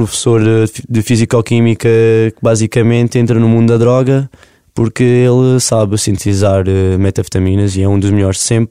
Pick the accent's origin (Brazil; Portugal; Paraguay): Portugal; Boça, Castelo Branco; a minha terra é Boça, é uma pequena aldeia da Freguesia Cortes no meio e aquilo fica pertinho, pronto, é da Covilhã, é o concelho da Covilhã.